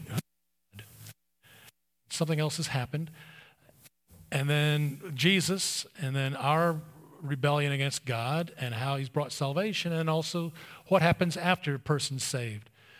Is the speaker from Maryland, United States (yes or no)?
yes; Maryland, United States; I'm from Maryland.